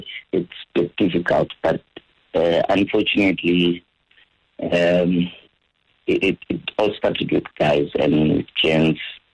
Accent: Sekhukhune, Limpopo, South Africa; Fortunately, we are all from Sekukhuni, hence the name Sekukhuni Off-Road Club.

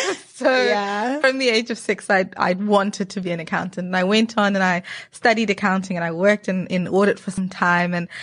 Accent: Zimbabwe; I'm Zimbabwean. Oh, Zimbabwe. I'm born and bred in Zimbabwe, yes. Proud Zimbabwean.

